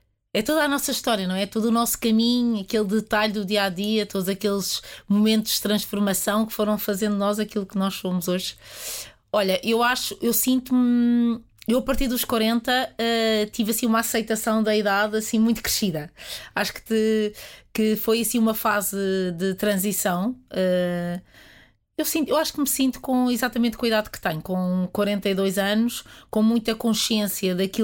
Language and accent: Portuguese; Portugal; Olha, eu sou muito portuguesa. Eu tenho muito orgulho em ser portuguesa.